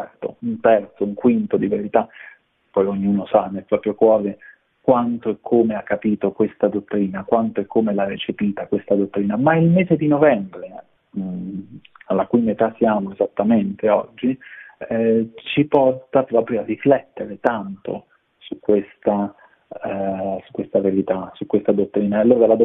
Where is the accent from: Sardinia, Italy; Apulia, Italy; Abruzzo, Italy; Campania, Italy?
Abruzzo, Italy; voi sapete forse che sono abruzzese